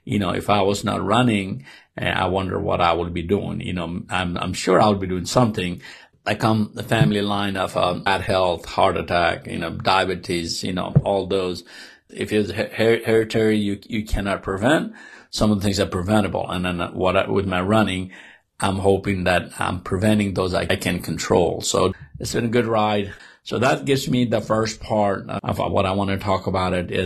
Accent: Nepal; So I grew up in Nepal.

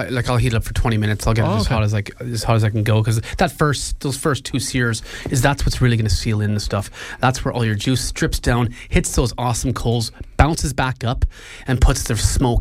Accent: Canada; I'm Canadian.

